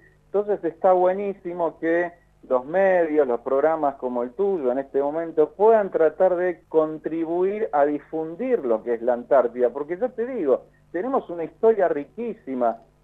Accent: Argentina; me enorgullezco como argentino

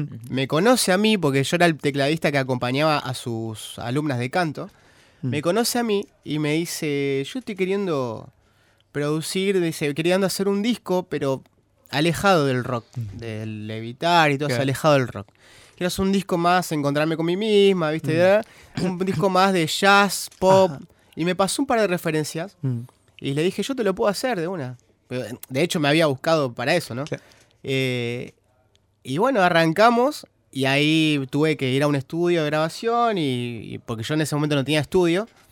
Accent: Corrientes, Argentina; En Corrientes, yo soy correntino.

